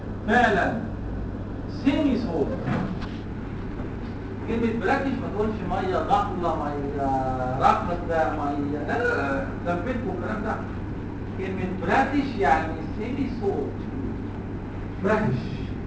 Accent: Egypt; عندنا في مصر بولتي بولي ولا لا؟ موجوده لك موجوده في بلدنا.

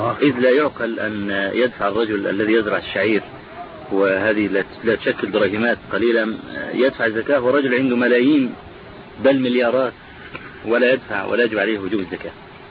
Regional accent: Egypt; نعم موجودة عندنا في مصر

